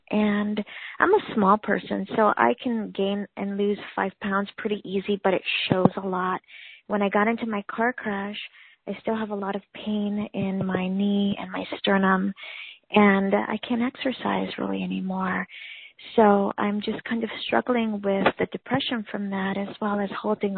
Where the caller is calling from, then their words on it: Hawaii, United States; I'm calling from Hawaii.